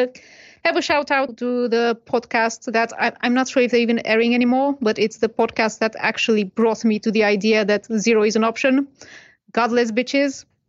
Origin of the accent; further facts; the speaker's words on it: Romania; now in United Kingdom; Hi, I'm dialing in from UK. I'm originally from Romania.